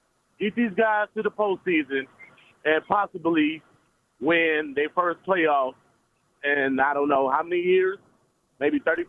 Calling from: Detroit, Michigan, United States; Yeah, I'm calling from Detroit.

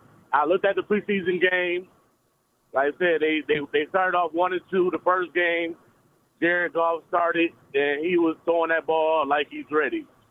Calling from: Detroit, Michigan, United States; Yeah, I'm calling from Detroit.

